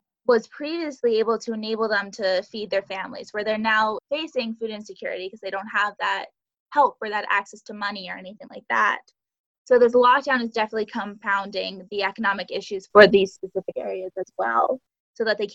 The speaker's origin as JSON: {"language": "English", "country": "United States", "tie": "born or raised there", "said": "at least what I grew up from being in the United States, we've always been taught that it's a land of privilege or of opportunity."}